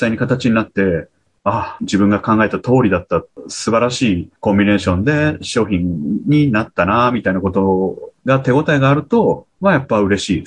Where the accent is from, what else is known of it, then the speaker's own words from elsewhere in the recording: Kochi, Japan; そうですね、土佐の人間切れやすい